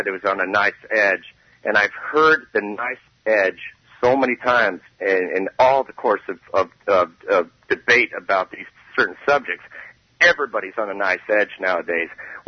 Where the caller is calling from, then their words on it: Portland, Oregon, United States; I'm from Portland, Oregon, listening, turned down my phone.